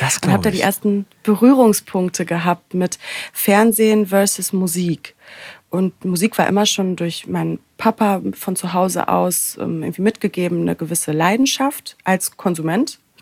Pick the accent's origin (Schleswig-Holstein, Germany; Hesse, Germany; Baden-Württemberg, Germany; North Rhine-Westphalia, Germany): North Rhine-Westphalia, Germany; also born or lived in Cologne; now in Berlin, Germany; ich bin aufgewachsen im Sauerland, recht klein und beschaulich, bin dann nach Köln zum Studieren gegangen, habe dort Medienmanagement studiert und bin über diese Station für ein Praktikum nach Berlin.